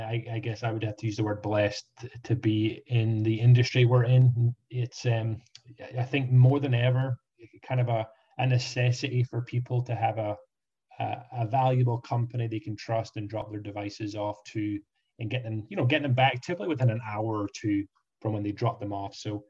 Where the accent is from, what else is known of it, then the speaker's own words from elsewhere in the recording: Scotland, United Kingdom; moved away as an adult; now in Orlando, United States; I moved over from Scotland 5 years ago. My beautiful wife is American, got a baby girl. We are in Orlando, Florida. Love living in the US. It's an incredible country in terms of just diversity, culture, definitely different to Scotland where I grew up.